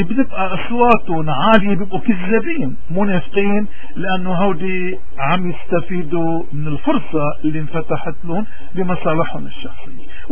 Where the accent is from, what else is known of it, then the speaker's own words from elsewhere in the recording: Lebanon; نحن كلبنانيين اليوم ومسيحيين تحديدا نحن بارتيماوس، نحن عمي قاعدين على قارعه الطريق تركين بلادنا للغريب